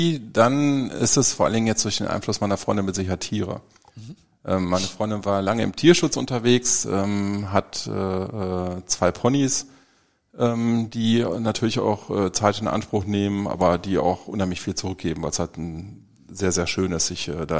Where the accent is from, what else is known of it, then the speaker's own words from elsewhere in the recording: Münster, North Rhine-Westphalia, Germany; ich bin in Münster geboren. Aufgewachsen in einem kleinen Vorort von Münster, also wirklich ländlichen Dorf. Sprakel heißt der Stadtteil, hatte zu der Zeit, ich glaube, irgendwie gerade mal 2000 Einwohner. Bin da behütet aufgewachsen, war eine kleine Dorfgemeinschaft.